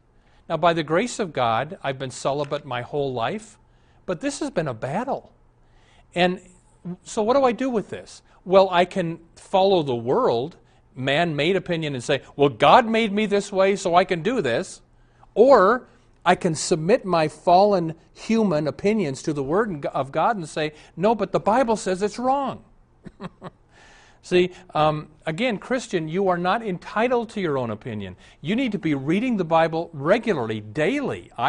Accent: Omaha, Nebraska, United States; I was raised in Omaha.

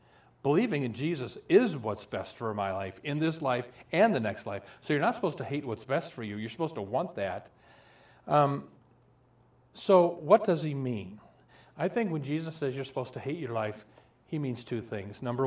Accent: Omaha, Nebraska, United States; I have a dear friend that I grew up with in Omaha.

